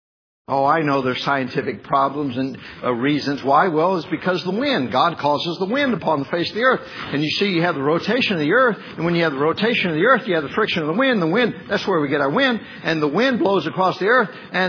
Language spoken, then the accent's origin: English; the South, United States; of course, I'm being from the South, figuring if you go to the beach, everybody's going to be going around in swimwear.